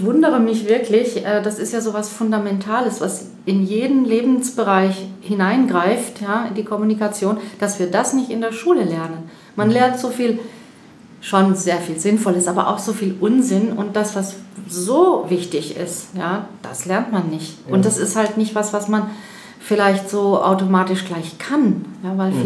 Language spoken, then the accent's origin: German; Freiburg, Baden-Württemberg, Germany; Ich bin eben aus Freiburg, deshalb die räumliche Trennung.